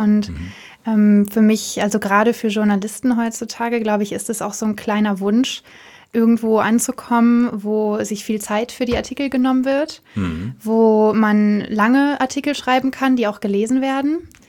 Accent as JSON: {"language": "German", "town": "Cologne", "region": "North Rhine-Westphalia", "country": "Germany", "moved": "as an adult", "lives_now": "Berlin, Germany", "said": "Mhm. Ich komme aus Köln und mich hat es vor 4 Jahren nach Berlin verschlagen zum Studium."}